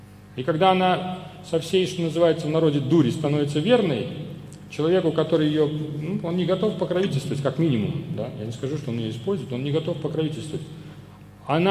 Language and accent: Russian; Saint Petersburg, Russia; Я воспитанный человек, я вырос в Санкт-Петербурге.